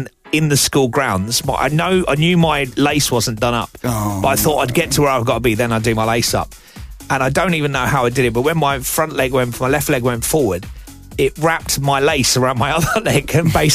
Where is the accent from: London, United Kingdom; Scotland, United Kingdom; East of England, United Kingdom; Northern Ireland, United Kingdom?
East of England, United Kingdom; Watford; I was in where I grew up in Watford